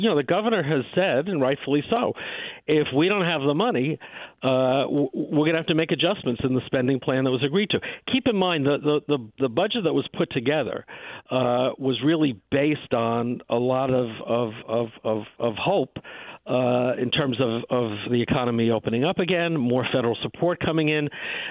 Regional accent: New York, United States; I just penned an op-ed that ran this week in my hometown newspaper, Newsday.

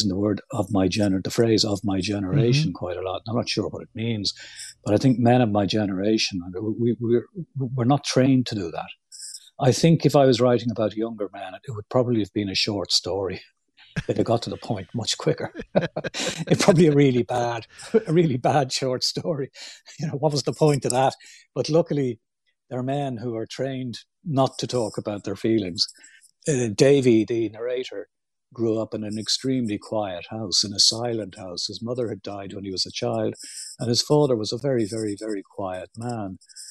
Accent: Ireland; born or raised there

